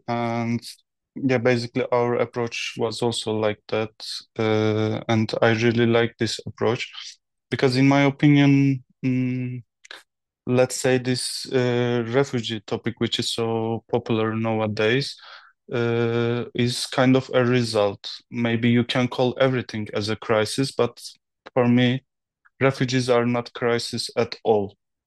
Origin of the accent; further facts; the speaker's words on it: Turkey; moved away as an adult; now in Poland; I'm from Turkey, but I'm a Kurdish. Normally, I'm a doctor, and after finishing the med school, I worked as a doctor for 1 year in Turkey.